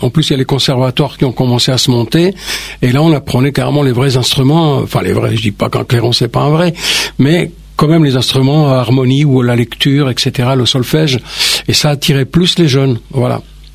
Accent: Spain; Moi, je suis espagnol, c'est pour ça.

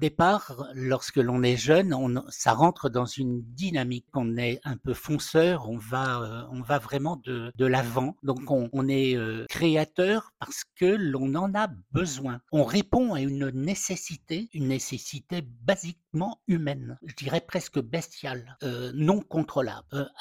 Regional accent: Reims, Grand Est, France; born there; parce que je suis né à Reims, donc ça me touche beaucoup

